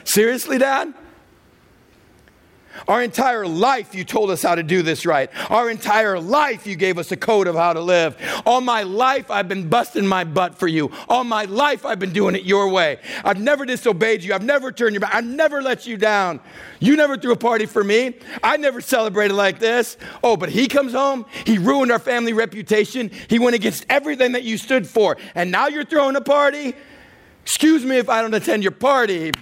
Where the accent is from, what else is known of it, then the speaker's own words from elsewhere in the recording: Texas, United States; And I grew up in West Texas.